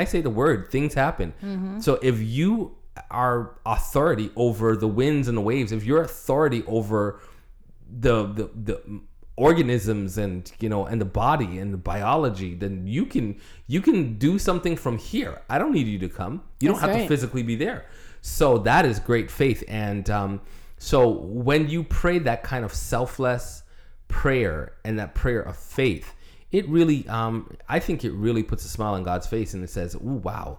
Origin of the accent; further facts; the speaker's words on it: Toronto, Ontario, Canada; Yeah, because like Rita said, my hometown is Toronto, her hometown is LA.